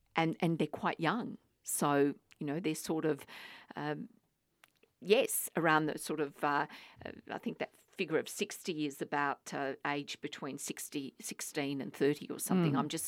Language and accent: English; Australia; born there; English is a second language; I mean, I was born here. When I went to school, I didn't speak a word of English.